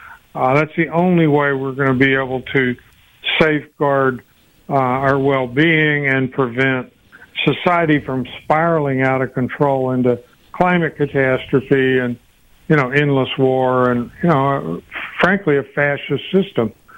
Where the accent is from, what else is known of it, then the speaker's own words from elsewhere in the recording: Texas, United States; Well, I grew up in Southeast Texas, so I'm quite familiar with the power of the oil companies and the chemical companies